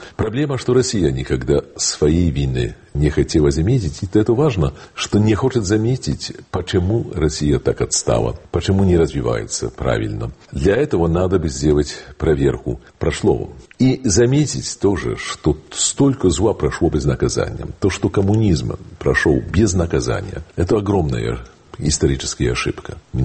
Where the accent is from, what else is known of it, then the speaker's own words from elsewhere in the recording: Poland; Russian is a second language; И важно сказать, что мы в этом, мы поляки, не можем считать себя чистыми и невиноватыми.